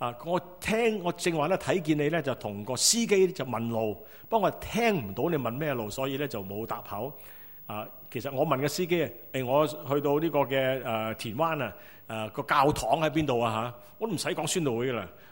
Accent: Guangdong, China; 好像我們廣東人，中國人經常說，一句生，兩句熟

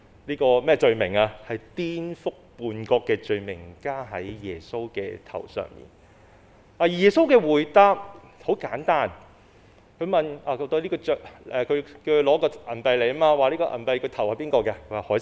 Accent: Hong Kong; 但呢個是我們香港人才會這樣想的

